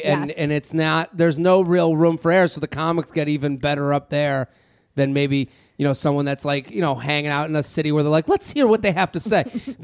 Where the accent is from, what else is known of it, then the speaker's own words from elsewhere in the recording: Needham, Massachusetts, United States; I grew up in Needham outside of Boston.